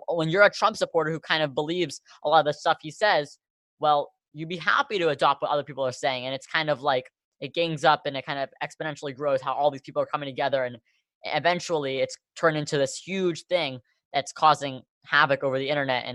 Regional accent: Houston, Texas, United States; We're from Texas. We're from Houston. He's our senator.

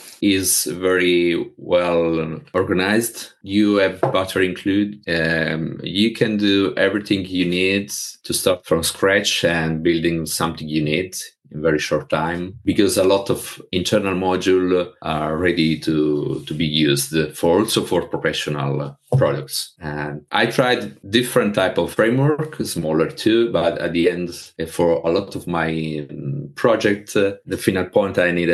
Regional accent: Pescara, Abruzzo, Italy; English is a second language; I founded the local community Python Pescara in my hometown.

